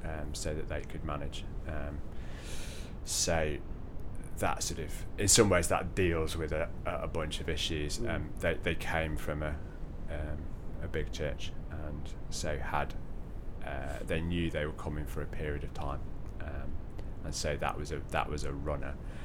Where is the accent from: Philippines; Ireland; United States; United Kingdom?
United Kingdom; North West England; It was when we came to Northern Milltowns and we grew up in the Northwest.